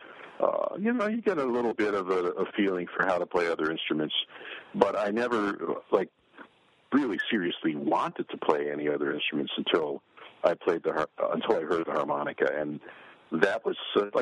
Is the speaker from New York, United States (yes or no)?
yes; New York, United States; I grew up in New York City